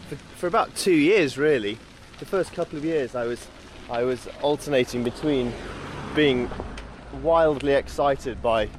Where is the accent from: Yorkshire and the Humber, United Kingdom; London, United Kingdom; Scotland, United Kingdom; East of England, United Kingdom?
Yorkshire and the Humber, United Kingdom; It helps being a Yorkshireman for that, I guess